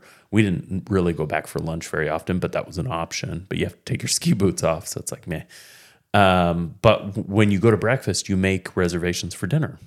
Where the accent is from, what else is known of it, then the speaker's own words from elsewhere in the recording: Oregon, United States; We're like, oh, no, we're from Oregon.